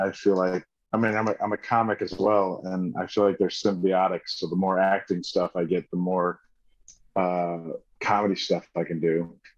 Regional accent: Florida, United States; also born or lived in Orlando; now in Atlanta, United States; No, I'm from Florida.

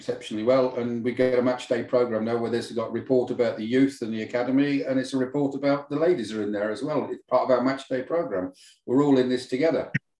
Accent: Wales, United Kingdom; As a Welshman

